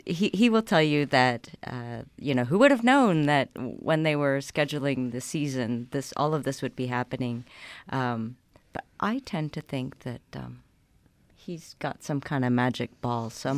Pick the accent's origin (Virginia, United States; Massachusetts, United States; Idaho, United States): Idaho, United States; now in Utah, United States; I grew up in Idaho, but have spent the last two decades here and consider myself a Utahn.